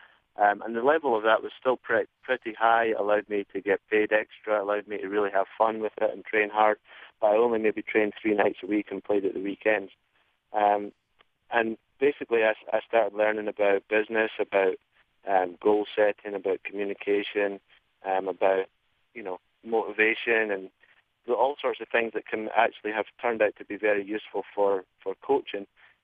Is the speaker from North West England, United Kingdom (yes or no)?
no; Scotland, United Kingdom; Even growing up in Scotland